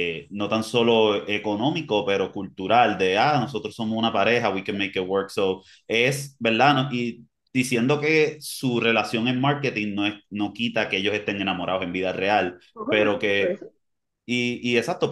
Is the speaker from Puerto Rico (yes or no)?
yes; Puerto Rico; el puertorriqueño, y me exotifican inmediatamente por mi acento.